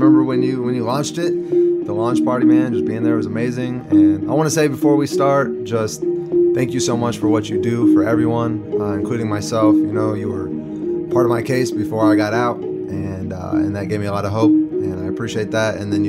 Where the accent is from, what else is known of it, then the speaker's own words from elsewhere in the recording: Columbia, Missouri, United States; also born or lived in Australia; Yep, from Missouri. I was born in Australia, raised in Missouri.